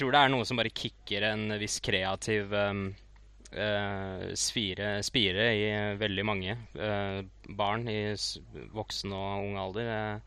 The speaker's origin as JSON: {"language": "Norwegian", "region": "Oslo", "country": "Norway", "said": "Jeg er fra Grünerløkka, vet du."}